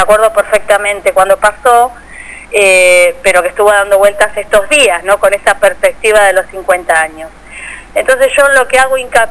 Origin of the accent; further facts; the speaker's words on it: Mar del Plata, Buenos Aires Province, Argentina; born there; now in Bahía Blanca, Argentina; en Mar del Plata, donde yo estuve también, porque nací en Mar del Plata, sí, y hace 40 años que vivo en Bahía Blanca.